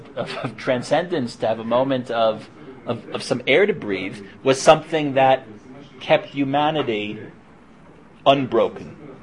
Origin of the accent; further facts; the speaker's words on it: New Jersey, United States; Growing up in New Jersey, you know, the last thing that interested me was having to go out and mow that lawn